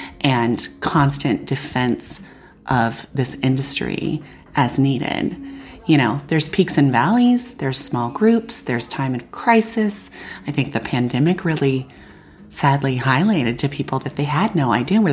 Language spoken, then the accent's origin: English; Joseph, Oregon, United States; I'm from Joseph, Oregon. Proud to say I'm from Joseph, Oregon, and named after Chief Joseph.